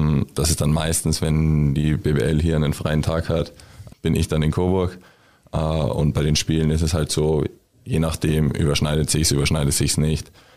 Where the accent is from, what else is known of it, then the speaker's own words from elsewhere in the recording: Klosterneuburg, Lower Austria, Austria; Ich komme aus Klosterneuburg. Das liegt genau neben Wien.